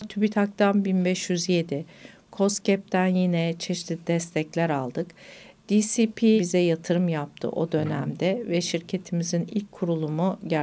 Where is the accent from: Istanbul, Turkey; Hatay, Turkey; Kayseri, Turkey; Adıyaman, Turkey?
Kayseri, Turkey; born there; Kayseri doğumluyum. 5 yaşında okumayı yazmayı söktüm. Kayseri Lisesi mezunuyum.